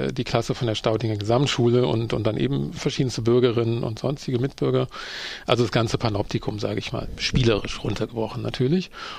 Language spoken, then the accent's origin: German; Berlin, Germany; ich bin aus Berlin